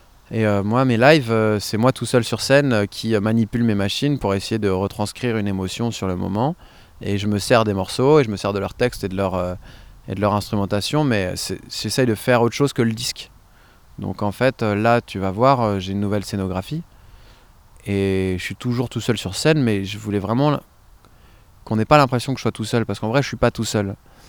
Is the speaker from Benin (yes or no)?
no; Paris, Île-de-France, France; ils étaient pas loin de là où j'ai grandi, dans le 13e arrondissement.